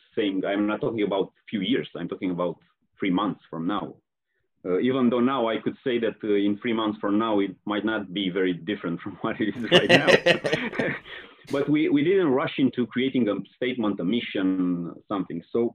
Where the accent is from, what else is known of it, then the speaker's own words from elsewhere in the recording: Romania; I'm from Romania